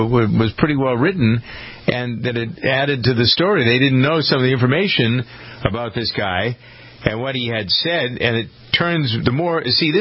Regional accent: Framingham, Massachusetts, United States; Well, I'm not a Bostonian. People say I am because that's the nearest big city. I grew up in Framingham, and that's where I still live.

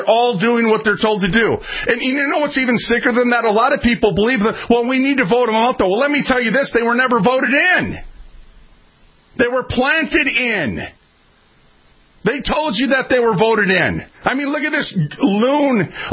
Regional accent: Minneapolis, Minnesota, United States; I'm a street kid. You can't con a con. I was raised up in North Minneapolis. I've seen it all, friends.

